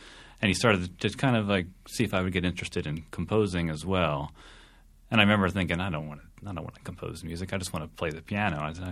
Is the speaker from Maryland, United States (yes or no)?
yes; Westminster, Maryland, United States; I grew up in Westminster, Maryland